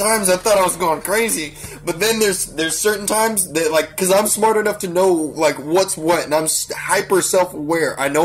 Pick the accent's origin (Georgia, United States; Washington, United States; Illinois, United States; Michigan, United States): Washington, United States; Seattle; also born or lived in Arizona; because I was born in Arizona, and I had some crazy family issue, and I got adopted at a later age up here in Seattle